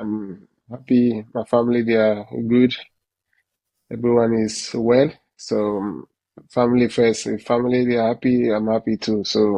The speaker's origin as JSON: {"language": "English", "region": "Kano", "country": "Nigeria", "tie": "born or raised there", "second_language": "English", "said": "Well, I grew up in Kano State. It's like a Muslim area. I grew up there playing football."}